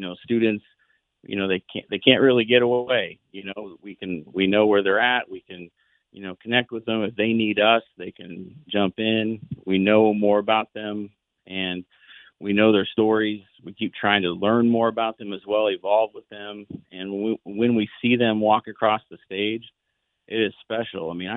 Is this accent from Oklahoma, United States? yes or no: no; Indiana, United States; I'm from the Greene County area, and I've had the opportunity to serve in other leadership capacities in Indiana and a few other awesome states.